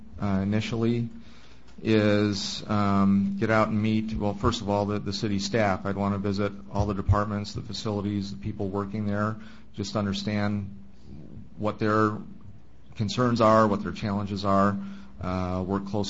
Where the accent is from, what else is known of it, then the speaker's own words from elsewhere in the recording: Michigan, United States; I mentioned that where I grew up in Michigan, it was also a copper mining town